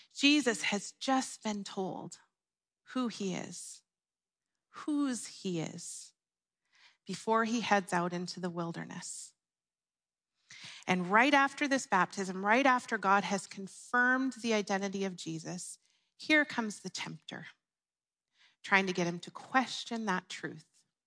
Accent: Canada; I can make Canadian jokes now because I'm a Canadian

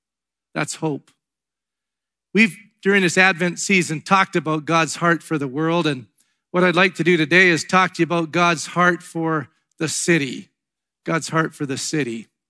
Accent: Red Deer, Alberta, Canada; We said, man, we're from Red Deer, Alberta, Canada. Never been to a game.

